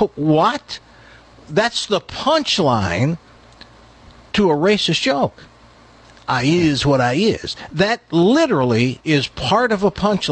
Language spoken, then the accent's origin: English; the South, United States; I'm from the South, and I know that people usually don't use it once